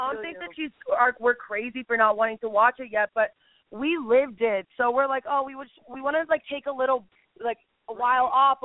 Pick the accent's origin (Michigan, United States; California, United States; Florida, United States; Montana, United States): Florida, United States; Miami; And, you know, we're from Miami. We have definitely a big opinion